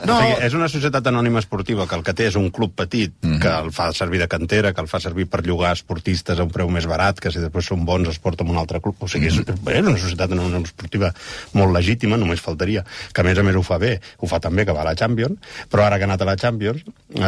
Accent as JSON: {"language": "Catalan", "town": "Breda", "region": "Catalonia", "country": "Spain", "said": "jo no soc de Girona, però soc de Breda."}